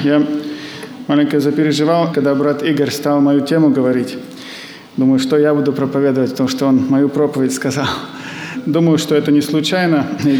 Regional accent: Novokuznetsk, Kemerovo Oblast, Russia; now in Germany; я приехал из Германии. Мы вообще родом с Сибири, Новокузнецк город. В 1983 году мы с родителями переехали на постоянное место жительства в Германию, ну и с тех пор там живу.

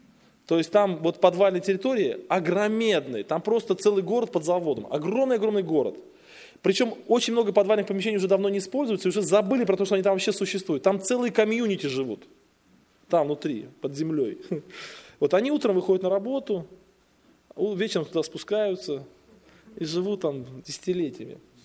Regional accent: Tolyatti, Samara Oblast, Russia; Я же из Тольятти, там они выпускаются.

